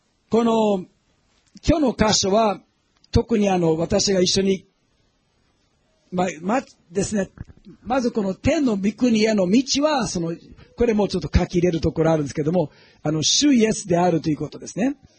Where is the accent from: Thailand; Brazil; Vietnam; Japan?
Brazil; ブラジルはこのカトリックの背景が強いから、僕はブラジルで育ちましたんですけども